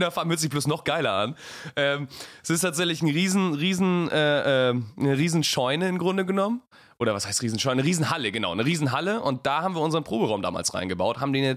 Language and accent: German; Süderlügum, Schleswig-Holstein, Germany; Alter, ich komme aus Öderquart.